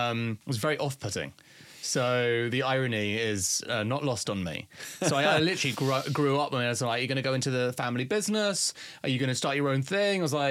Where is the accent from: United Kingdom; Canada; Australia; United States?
United Kingdom; London; I just have a potty mouth. I can't help it. I grew up in London.